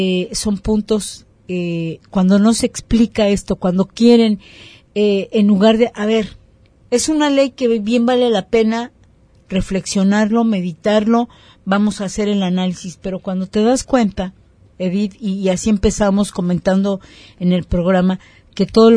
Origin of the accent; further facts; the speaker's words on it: Mexico; como mexicano